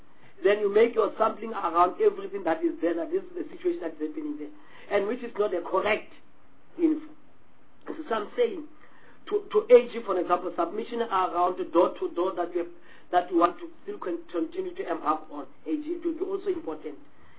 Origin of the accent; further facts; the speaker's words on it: North West, South Africa; I'm from the Northwest.